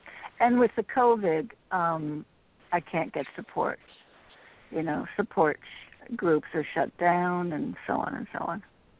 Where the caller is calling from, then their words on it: Connecticut, United States; Hi, from Connecticut. First time caller.